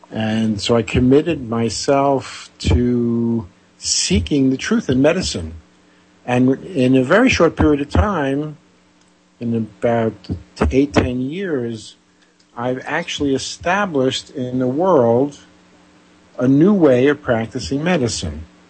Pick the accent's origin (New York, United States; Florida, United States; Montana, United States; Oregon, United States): New York, United States; moved away as an adult; now in Brazil; I live in Brazil. I've been, even though I'm from New York, I've been down here for about 22 years, and I haven't been back to the States in, I guess it's 19 years now.